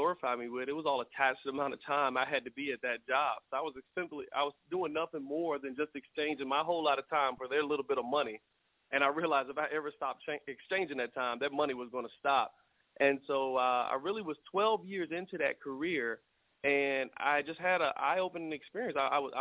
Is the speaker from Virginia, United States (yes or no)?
yes; Richmond, Virginia, United States; I am from Virginia, Richmond, Virginia marketplace